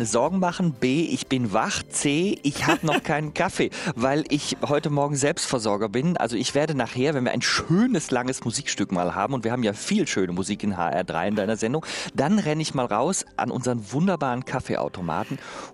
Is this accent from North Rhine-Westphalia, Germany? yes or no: yes; North Rhine-Westphalia, Germany; ich bin in Nordrhein-Westfalen aufgewachsen und hatte einen Balkon nach Westen